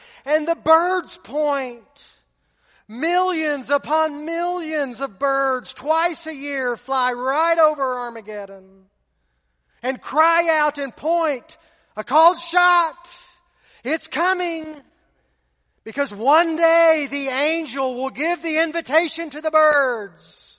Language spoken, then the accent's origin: English; United States; But I am an American, and I am a Christian.